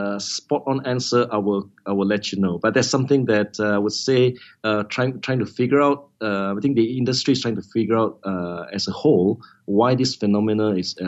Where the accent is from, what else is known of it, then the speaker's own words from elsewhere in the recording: Malaysia; people like myself as a Malaysian, I just got to continue to make sure that I'm the ambassador for Malaysia